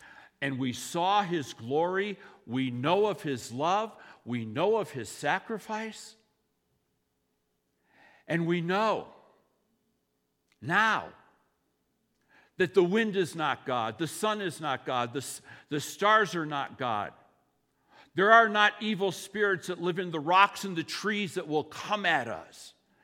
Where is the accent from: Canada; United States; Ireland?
Ireland; Well, the Irish guy, me being Irish, I can identify.